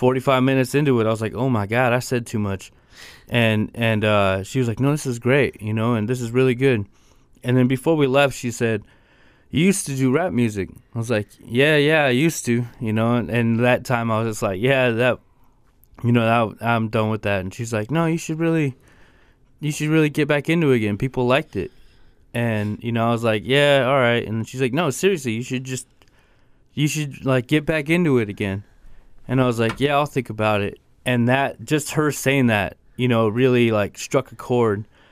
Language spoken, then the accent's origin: English; Copper Center, Alaska, United States; Well, I grew up in my hometown, Copper Center, and I just needed a way to channel the way I feel.